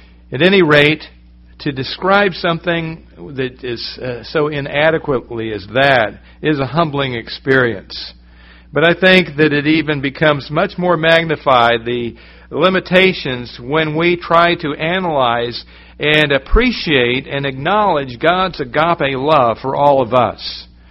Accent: New England, United States; I can remember where I grew up in New England, and we lived on a mountain

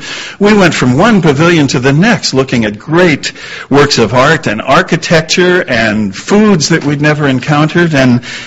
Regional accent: New Castle, Pennsylvania, United States; When I was little, growing up in Newcastle, Pennsylvania, across the border from Youngstown

